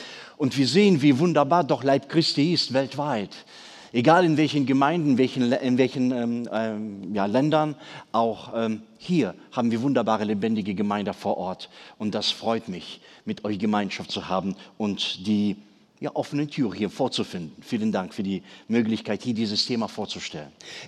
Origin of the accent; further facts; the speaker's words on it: Siberia, Russia; Geboren und aufgewachsen bin ich in Sibirien.